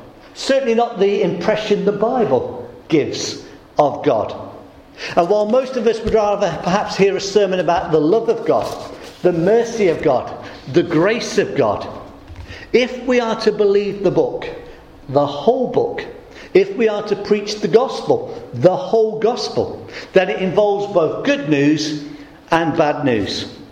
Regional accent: Midlands, United Kingdom; I'm from the Midlands, born and bred.

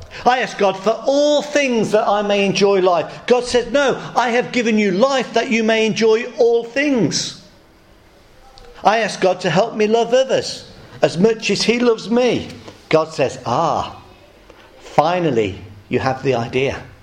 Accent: England, United Kingdom; I grew up in the Midlands.

